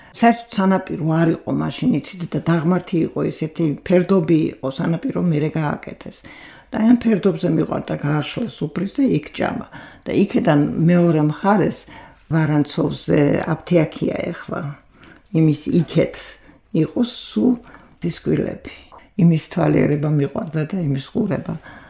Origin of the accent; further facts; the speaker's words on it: Tbilisi, Georgia; თბილისში დავიბადე მე, თბილისში გავიზარდე და ვცდილობ თბილისს არ გავცდე.